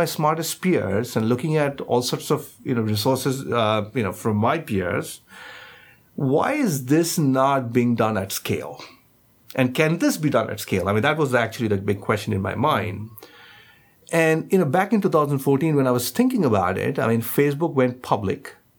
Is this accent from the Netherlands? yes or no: no; India; moved away as an adult; now in United States; My background, I grew up in India. I did my undergrad from IIT. Indian Institute of Technology in Bombay. Worked there for a few years